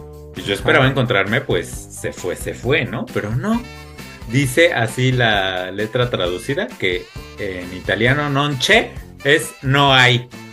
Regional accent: Mexico; aunque ni hablamos italiano, ¿verdad? Ni nada, pero como le hacemos a la payasada, como mexicanos, como que nos sale bien el acento

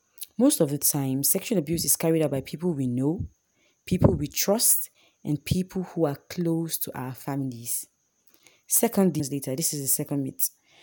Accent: Nigeria; I'm a Nigerian, so I'll basically be speaking from the Nigerian statistics.

